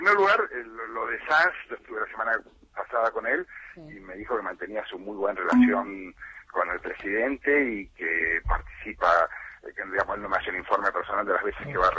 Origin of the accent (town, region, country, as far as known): Argentina